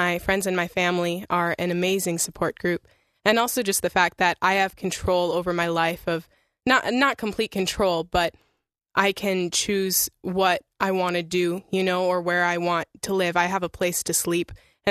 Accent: Eau Claire, Wisconsin, United States; I'm 18, and I'm from Eau Claire, Wisconsin.

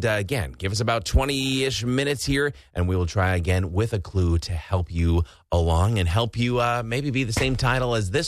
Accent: Rice Lake, Wisconsin, United States; Thanks for calling from my hometown, Rice Lake

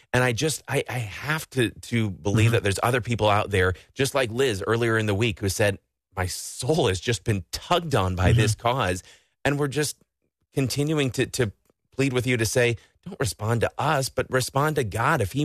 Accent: Rice Lake, Wisconsin, United States; And then my hometown, Rice Lake, Dean from Rice Lake, generously giving $100.

